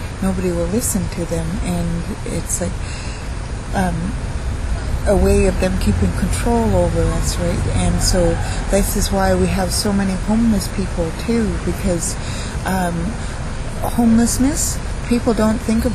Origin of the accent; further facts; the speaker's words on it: Canada; I'm from the Coast Salish Nation